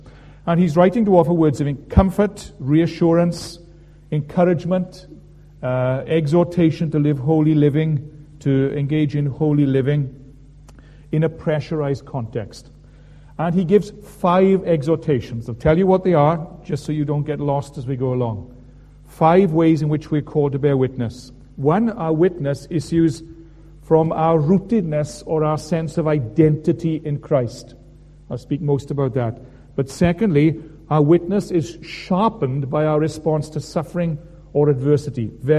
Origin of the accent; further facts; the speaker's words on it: Wales, United Kingdom; You know, growing up in South Wales, where they threw us onto the streets to preach in the open air